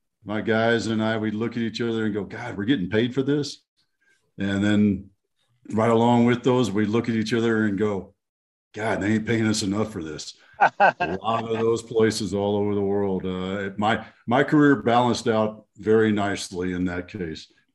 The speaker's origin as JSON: {"language": "English", "region": "Texas", "country": "United States", "tie": "born or raised there", "said": "And where I came from, I grew up in Texas, went in the Army, drove tanks for a little while"}